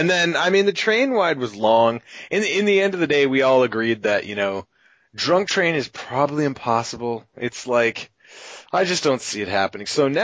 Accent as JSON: {"language": "English", "country": "Canada", "said": "Funny enough, since we're all Canadian, we use the same measurement tools"}